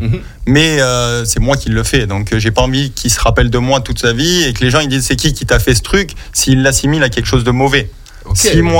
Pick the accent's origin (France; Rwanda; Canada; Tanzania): France; Grenoble, Auvergne-Rhône-Alpes; j'ai grandi à Grenoble